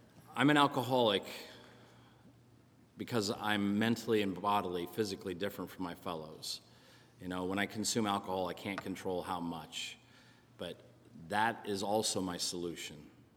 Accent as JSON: {"language": "English", "region": "New Jersey", "country": "United States", "lives_now": "Beaverton, United States", "said": "I moved from New Jersey to Beaverton, Oregon. And it was a pretty big leap for me. I had a bad accent. I talked like wook and doog"}